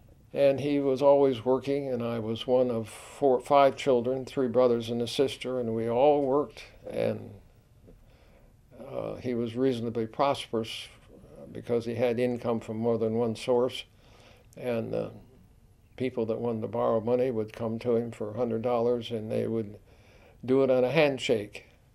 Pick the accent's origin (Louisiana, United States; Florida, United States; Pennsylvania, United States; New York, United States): Pennsylvania, United States; Lovelton; I was born and raised in Lovelton, Pennsylvania, of course, and in Wyoming County. And I was on a, I guess you'd call it, general farm.